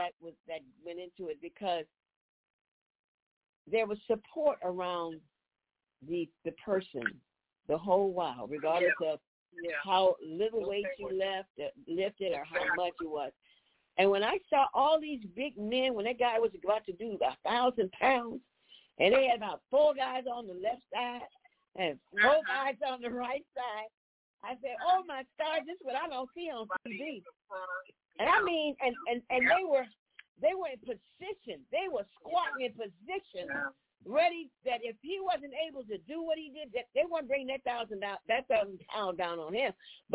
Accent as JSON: {"language": "English", "region": "the South", "country": "United States", "said": "And so I'm from the South"}